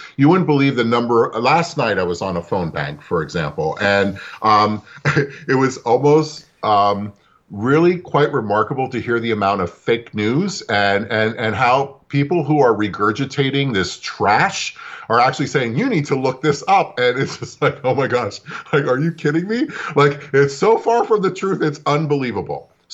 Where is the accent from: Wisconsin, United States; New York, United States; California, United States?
New York, United States; Brooklyn; born there; I was born in Brooklyn myself.